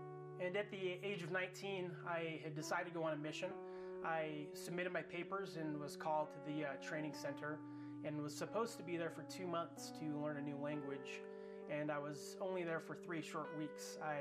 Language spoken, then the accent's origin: English; Utah, United States; I was born and raised in Utah, raised in a Mormon home with two awesome parents and three beautiful sisters. I lived a pretty typical Mormon childhood